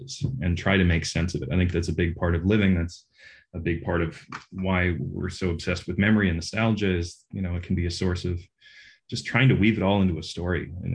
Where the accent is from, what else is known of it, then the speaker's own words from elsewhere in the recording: Geneva, Switzerland; I grew up in Geneva, Switzerland, just surrounded by tons of different languages going on all around me, from Africa or, you know, Asia, or French, which is the primary language over there.